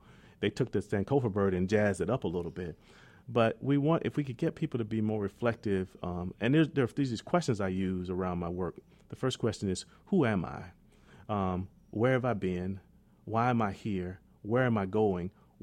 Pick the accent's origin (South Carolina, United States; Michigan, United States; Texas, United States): South Carolina, United States; Marion; I grew up in Marion, South Carolina, and, you know, we shared flour, sugar, water.